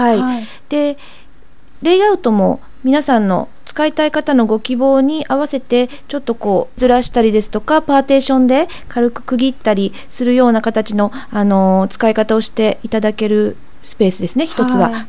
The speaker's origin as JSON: {"language": "Japanese", "region": "Mie", "country": "Japan", "said": "いえ、違います。仕事で初めて調布と関わるようになりました。三重県出身です。"}